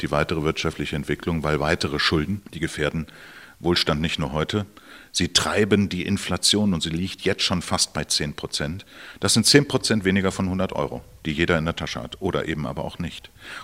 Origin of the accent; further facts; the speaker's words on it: Lower Saxony, Germany; Ich bin gebürtiger Niedersachse